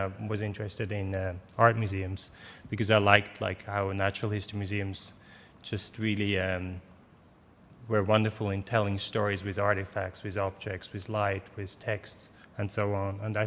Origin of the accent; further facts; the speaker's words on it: Switzerland; I was coming from Switzerland over. I stayed a year in Montreal.